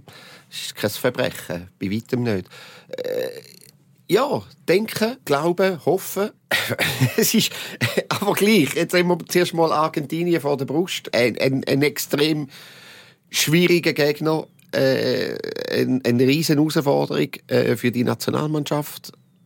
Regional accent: Switzerland; Die Chance kommst du nicht häufig über im Leben, als Schweizer Fußballer erst recht nicht.

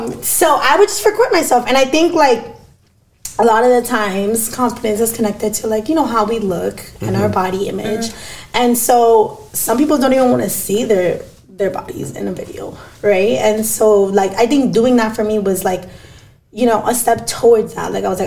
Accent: Barranquilla, Atlántico, Colombia; I'm from Barranquilla.

